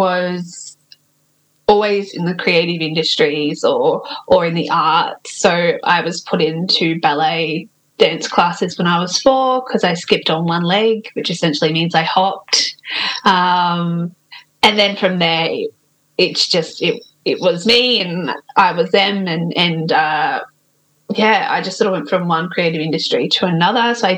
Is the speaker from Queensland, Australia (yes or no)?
yes; Brisbane, Queensland, Australia; I'm a North Brizzy girl, so I'm based in Sandgate, So Turrbal and Yuggera country, which is really beautiful, and we're by the water there